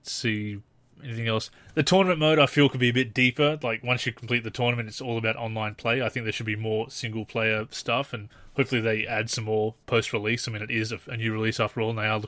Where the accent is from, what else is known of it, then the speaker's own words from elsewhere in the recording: Australia; I obviously use metric being Australian